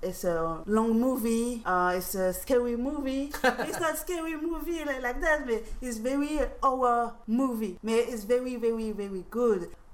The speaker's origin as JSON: {"language": "English", "country": "France", "lives_now": "United States", "said": "I'm from France."}